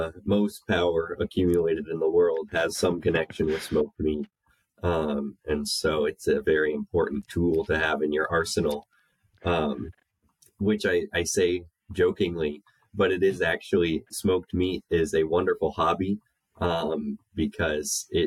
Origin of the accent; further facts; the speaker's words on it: Tacoma, Washington, United States; now in Hillsdale, United States; Although originally I grew up in the Pacific Northwest, in Tacoma, Washington, and came here for college.